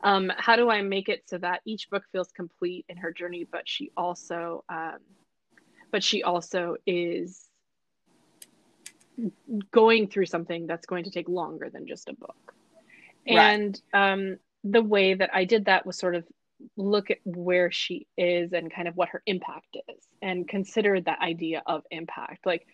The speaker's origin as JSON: {"language": "English", "country": "Pakistan", "said": "I am Pakistani, like I said. You know, Pakistan used to be part of India."}